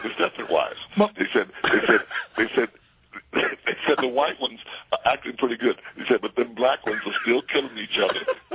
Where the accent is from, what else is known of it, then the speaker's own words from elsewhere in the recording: New Orleans, Louisiana, United States; because I'm from, you know, that voodoo place from, you know, where I'm from New Orleans, the voodoo